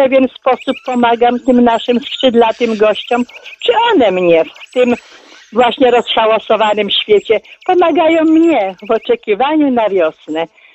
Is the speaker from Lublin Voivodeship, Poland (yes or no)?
yes; Lublin Voivodeship, Poland; ja pochodzę z okolic Stoczka Łukowskiego, więc również te stawy tam właśnie w tym kołodziążu